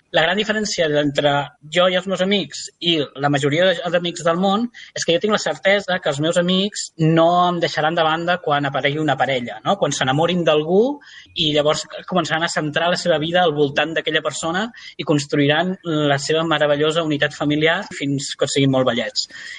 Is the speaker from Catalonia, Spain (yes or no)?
yes; Reus, Catalonia, Spain; now in Barcelona, Spain; jo soc de Reus, vivia a Barcelona